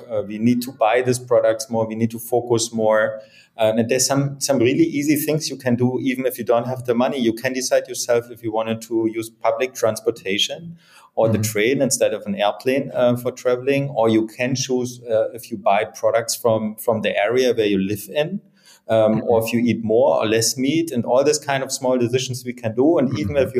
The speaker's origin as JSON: {"language": "English", "region": "Berlin", "country": "Germany", "said": "So I'm from Berlin, so I love Berlin."}